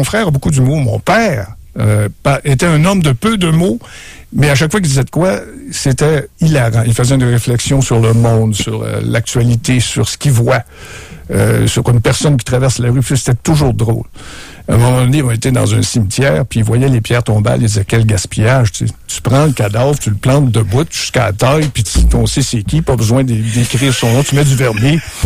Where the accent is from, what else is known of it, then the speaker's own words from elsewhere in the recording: Quebec City, Quebec, Canada; born there; Je suis né à Québec.